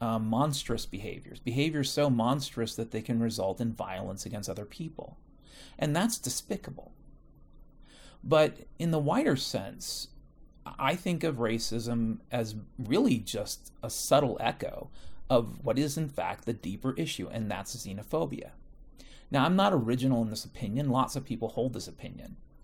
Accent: Washington, United States; I am currently living in Seattle, and the Seattle of my youth, I grew up in Washington State, so the Washington State slash Western Washington of my youth was very, very different than the Washington State of today.

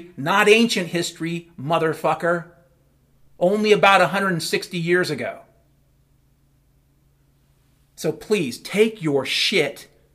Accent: Ireland; And I said, yeah, I'm Irish.

